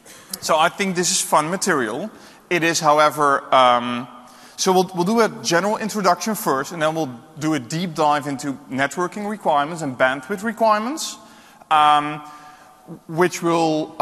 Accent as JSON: {"language": "English", "country": "Netherlands", "second_language": "English", "said": "I'm from the Netherlands. I live in Houten, which is close to Utrecht, the middle of the Netherlands."}